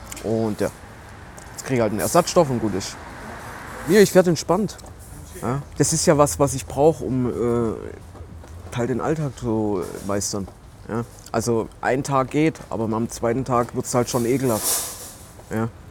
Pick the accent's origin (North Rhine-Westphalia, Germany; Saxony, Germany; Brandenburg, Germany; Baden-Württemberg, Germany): Baden-Württemberg, Germany; Stuttgart; Ja, ich komme aus Stuttgart, bin 38